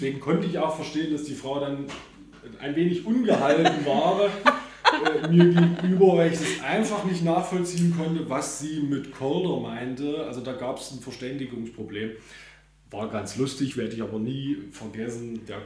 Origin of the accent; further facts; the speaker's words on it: Bad Langensalza, Thuringia, Germany; da Bad Langensalza meine Heimatstadt ist, Geburtsstadt